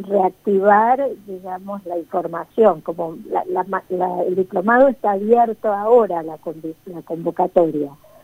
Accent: Rosario, Santa Fe, Argentina; also born or lived in Mendoza; Mira, yo soy rosarina y viví mucho tiempo en Mendoza

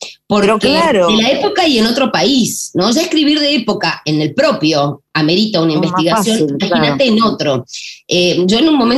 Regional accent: Argentina; yo soy argentina

